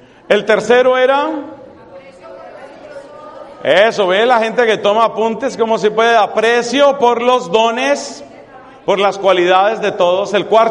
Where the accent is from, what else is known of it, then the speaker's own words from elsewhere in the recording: Colombia; es decir, control de manejo de dineros en mi país, en Colombia.